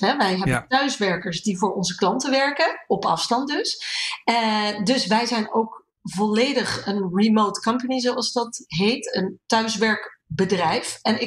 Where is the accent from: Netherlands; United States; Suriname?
United States; Ik ben Amerikaan van origine.